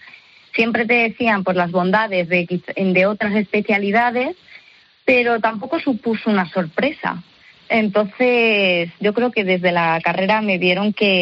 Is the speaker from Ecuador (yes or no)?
no; Valladolid, Castile and León, Spain; Yo por temas familiares, soy vallisoletana y me quedé en la tierra, ¿no? En mi tierra.